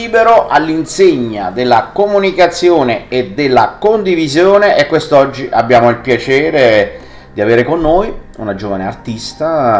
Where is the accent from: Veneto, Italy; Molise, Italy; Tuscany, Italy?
Molise, Italy; Casacalenda; allora io sono di Casa Calenda, provincia di Campobasso